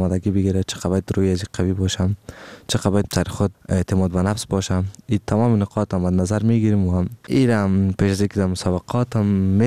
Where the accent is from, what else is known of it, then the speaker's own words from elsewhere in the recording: Afghanistan; ایره تنها برای تمام دنیا خود نشان می دهم که ما افغان هستم